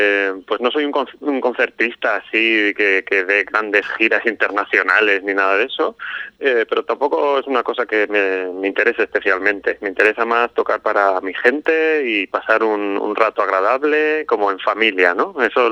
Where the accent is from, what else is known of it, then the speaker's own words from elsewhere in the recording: Valencia, Valencian Community, Spain; now in Ubrique, Spain; yo vengo de Valencia, ¿no?